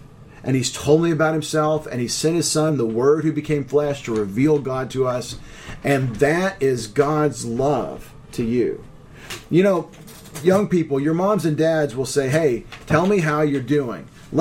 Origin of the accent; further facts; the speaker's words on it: Texas, United States; And I grew up in Texas. And there's a lot of people down in Texas